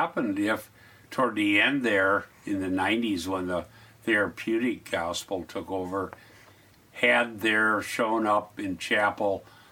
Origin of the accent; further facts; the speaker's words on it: United States; born there; You should feel guilty for whatever, that I was born in America. Well, right. I can't change that. I was born here.